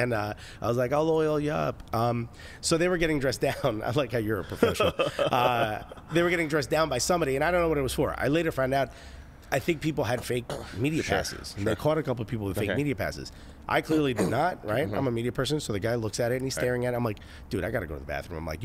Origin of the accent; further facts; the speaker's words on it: Newark, United States; I was like, dude, I grew up in Newark. I know an undercover when I see one.